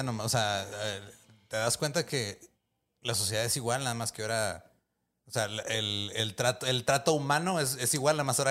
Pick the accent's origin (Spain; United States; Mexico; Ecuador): United States; New Jersey; O sea, somos de Nueva Jersey, ya tenemos nuestra mascota.